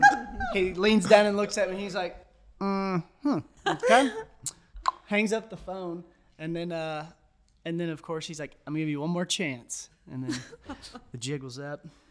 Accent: United States; I think just like too, growing up in Union County, it's like there's, you know, is Union County's the best place to grow up in my

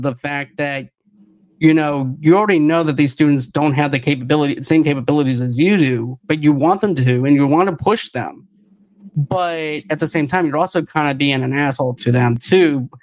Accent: Boston, Massachusetts, United States; even though I'm from Boston, and it holds the, I'm actually from East Boston.

